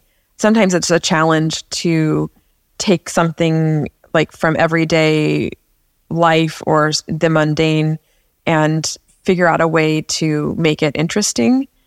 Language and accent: English; California, United States; I was born in Southern California, although I moved to Northern California as a young person